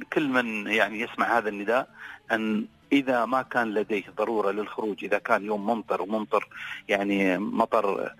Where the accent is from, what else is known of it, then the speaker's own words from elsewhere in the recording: Dubai, United Arab Emirates; والاخوه حقيقه مشكورين في بلدي دبي